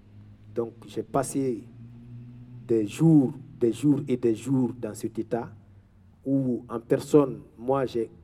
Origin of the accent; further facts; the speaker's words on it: Guinea; moved away; C'est comme ça que je suis parti de la Guinée au Mali, Burkina Faso, le Niger, l'Algérie.